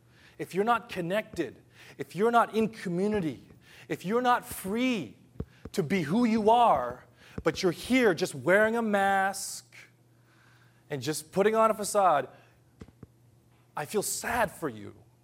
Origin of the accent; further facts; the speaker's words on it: Los Angeles, California, United States; now in Hiroshima, Japan; I come from Los Angeles. I grew up there.